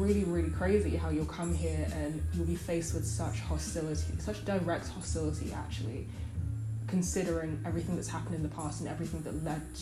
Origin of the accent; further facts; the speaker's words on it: Harlesden, London, United Kingdom; now in Watford, United Kingdom; I'm a British-born Nigerian, currently living in Watford, although I originally lived in Harleston, in London. And my family is from Edo State in Nigeria, and on my mum's side we are Benin, and then on my dad's side we're mainly Ishan.